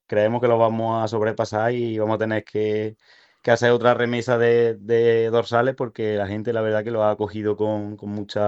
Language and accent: Spanish; Fernán Núñez, Andalusia, Spain; quería darle un toque solidario que fuese mi pueblo y recaudar dinero para Sacar la lengua a la isla de Fernán Núñez